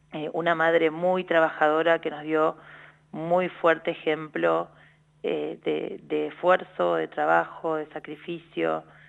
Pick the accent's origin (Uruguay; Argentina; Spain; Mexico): Argentina; Buenos Aires; Bueno, yo nací en el barrio de Flores, en la ciudad de Buenos Aires.